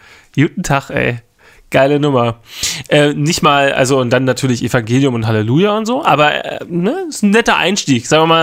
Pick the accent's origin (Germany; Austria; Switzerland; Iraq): Germany; Berlin; Ich als Berliner